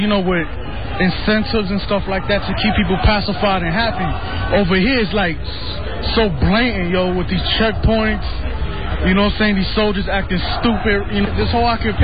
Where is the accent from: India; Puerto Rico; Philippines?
Puerto Rico; I just came here to Palestine and to show solidarity as a Puerto Rican